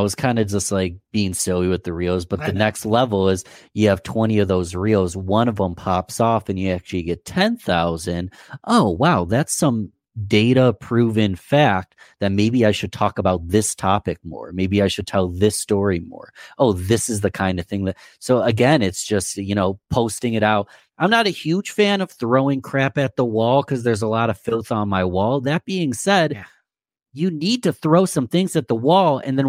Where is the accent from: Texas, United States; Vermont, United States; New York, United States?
New York, United States; Rochester; started a marketing business podcast in my hometown of Rochester, New York